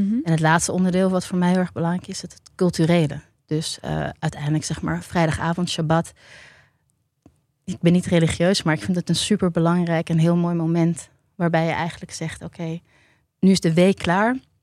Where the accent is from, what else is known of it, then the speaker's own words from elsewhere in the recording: Tiel, Gelderland, Netherlands; born there; ik ben geboren in Tiel.